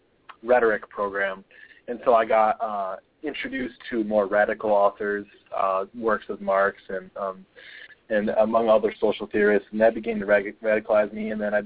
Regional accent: Midwest, United States; growing up in the United States, in the Midwest of the United States. I grew up in a conservative and religious family.

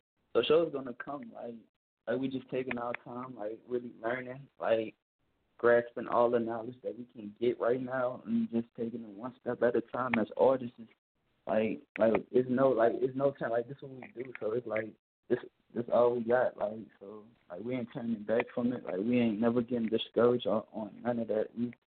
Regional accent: Texas, United States; also born or lived in New Orleans, United States; Like, I'm actually from, like, New Orleans, Louisiana, but, you know, Katrina happened. I grew up in Ailey, Texas, so, like, I represent both cities, you know.

